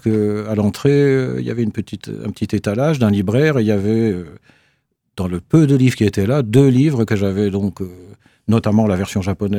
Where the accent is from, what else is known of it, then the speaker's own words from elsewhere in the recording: Grand Est, France; je suis Vosgien